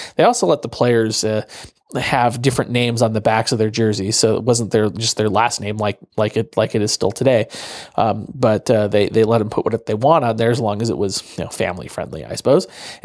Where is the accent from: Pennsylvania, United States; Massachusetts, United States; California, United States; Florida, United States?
California, United States; I know about only because, again, I'm from the Bay Area, and they do have an Arena Football League down there, the San Jose SaberCats.